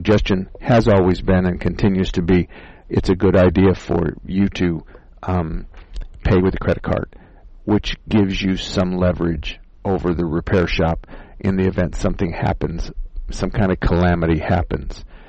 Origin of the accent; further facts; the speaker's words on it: Arizona, United States; And even though I was born and raised in Arizona, I do have a lot of experience in the cold weather areas